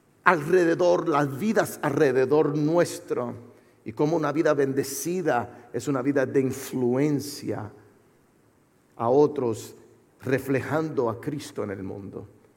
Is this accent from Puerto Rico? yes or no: yes; Puerto Rico; Nosotros como buen puertorriqueño utilizamos mucha sal.